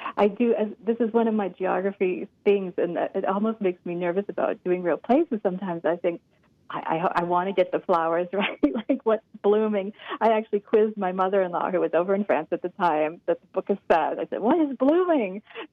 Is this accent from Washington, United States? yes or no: no; Pennsylvania, United States; I'm from Pennsylvania originally, rural Pennsylvania. And we didn't travel really at all.